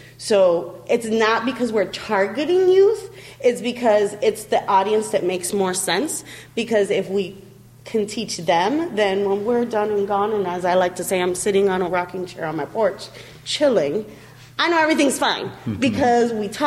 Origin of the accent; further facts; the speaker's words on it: Rochester, United States; I grew up in Rochester, and we also had a dance company in Rochester that I witnessed and saw.